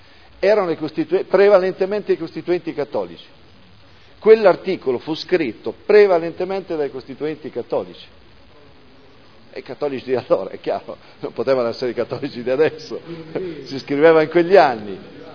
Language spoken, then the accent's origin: Italian; Santa Maria di Leuca, Apulia, Italy; io, che sono nato ai pressi di Santa Maria di Leuca, che da piccolo frequentavo la parrocchia del mio paese